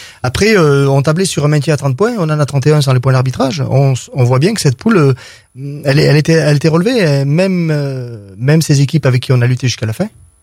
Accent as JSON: {"language": "French", "town": "Mauriac", "region": "Auvergne-Rhône-Alpes", "country": "France", "said": "Moi, je viens un peu de Mauriac"}